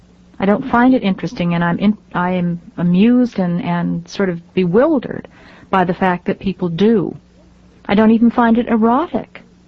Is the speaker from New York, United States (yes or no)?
no; Bridgeport, Connecticut, United States; my hometown, Bridgeport, Connecticut, in a way, imaginatively, my sense of place is there.